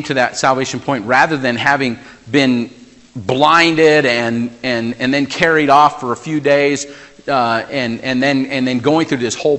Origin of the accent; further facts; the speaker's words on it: New Mexico, United States; I remember when I was in college, I grew up in New Mexico